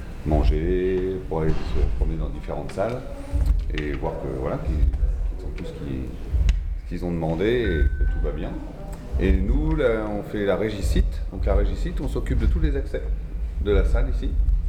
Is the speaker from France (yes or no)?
yes; Bourges, Centre-Val de Loire, France; born there; je suis né à Bourges